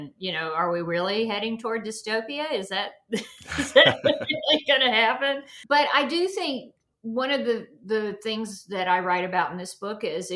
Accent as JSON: {"language": "English", "region": "the South", "country": "United States", "said": "Well, it's, you know, I come from the South, and everything has a story."}